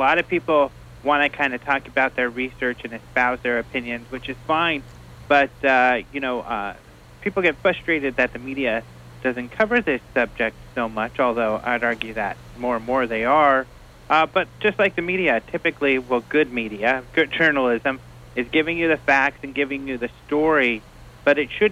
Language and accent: English; Colorado, United States; my background, I grew up in Colorado with kind of a Native American and Mexican background.